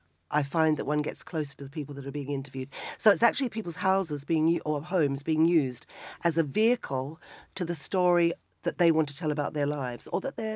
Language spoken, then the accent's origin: English; Australia; I'm Australian as well